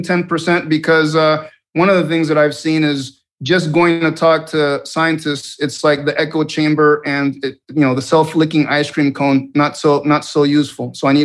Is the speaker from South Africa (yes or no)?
no; Venezuela; English is a second language; now in United States; I mean, I grew up in Venezuela, and I went to military school for high school